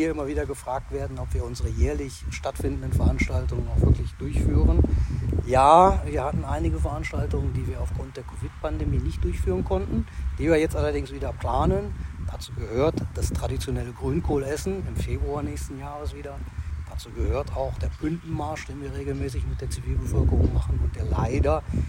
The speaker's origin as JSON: {"language": "German", "town": "Göttingen", "region": "Lower Saxony", "country": "Germany", "tie": "born there", "said": "Aus Südniedersachsen, aus Göttingen."}